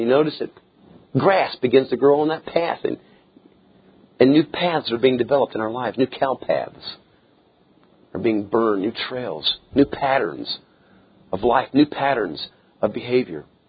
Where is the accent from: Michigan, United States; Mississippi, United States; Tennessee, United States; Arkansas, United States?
Tennessee, United States; Again, I come from Trousdale County. I can't tell you how many ponds I passed this morning just getting out of Trousdale County.